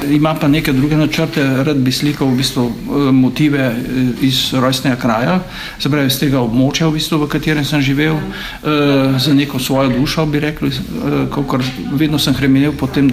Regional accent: Postojna, Littoral–Inner Carniola, Slovenia; now in Ljubljana, Slovenia; V Postojni sem se sicer rodil, ampak drugače sem živel v Orehku pri Postojni. Normalno smo pa neprestano obiskovali Postojno in jaz sem pravzaprav v tej regiji doma. Še vedno je to moj domači kraj oziroma domače območje, tako da v bistvu se ne počutim Ljubljančana, čeprav tam živim že izjemno veliko število let.

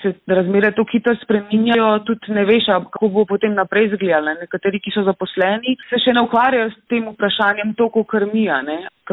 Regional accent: Ljubljana, Central Slovenia, Slovenia; now in Cerknica, Slovenia; V Cerknici živimo od 16. leta naprej, ko smo se preselili iz Šiške, pa vse do 19. Ko sem šla nazaj študirati v Ljubljano.

